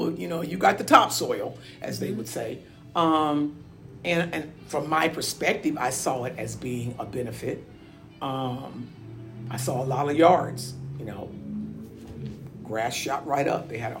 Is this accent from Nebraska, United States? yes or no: yes; Omaha, Nebraska, United States; born and raised in Omaha, Nebraska